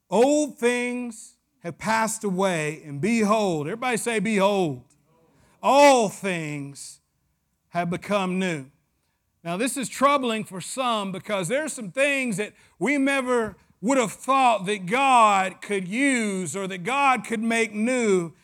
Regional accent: Tennessee, United States; from a small county in West Tennessee. But for some of you, they know your name. I know when I go to my hometown, Pastor Lance, I can walk down the street. There's only 10,000 people in the county.

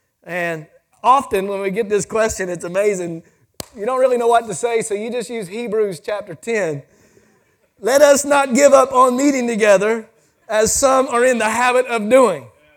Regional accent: Memphis, Tennessee, United States; I'm really not from here. I don't really, I have a home church. I'm from Memphis

